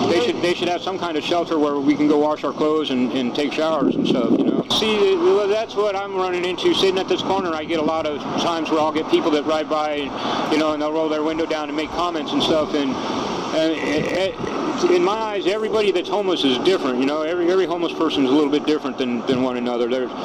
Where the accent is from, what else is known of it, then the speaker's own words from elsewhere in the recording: Denver, Colorado, United States; From Denver. I grew up in Denver. I was born here, but I grew up in Denver.